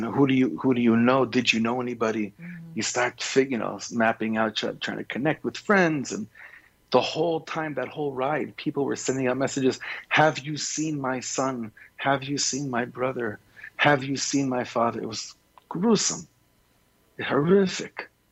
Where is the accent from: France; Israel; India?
Israel; growing up in Israel